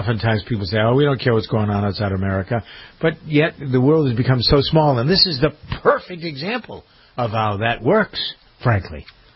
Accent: Massachusetts, United States; born or raised there

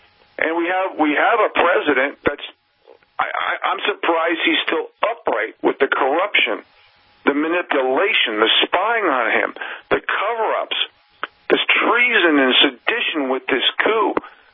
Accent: New York City, New York, United States; Half of the New York City Police Department, I'm from New York City.

